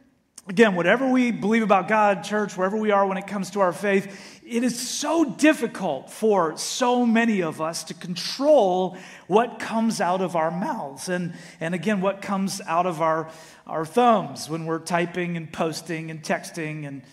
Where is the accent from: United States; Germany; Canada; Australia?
Canada; So I grew up in Canada, and I took French in school.